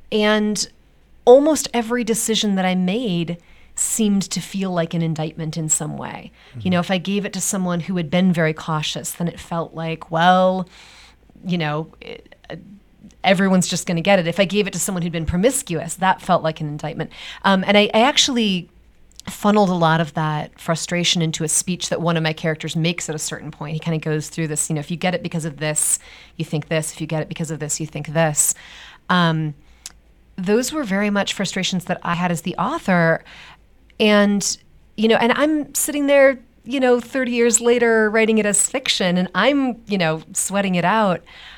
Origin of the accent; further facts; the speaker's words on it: Chicago, Illinois, United States; the why beyond I'm from Chicago, I love Chicago, I love writing about Chicago